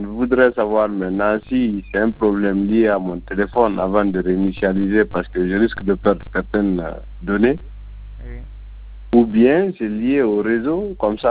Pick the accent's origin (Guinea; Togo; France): Guinea; Kindia; Moi, je suis de Kindia, plus précisément à Bambang.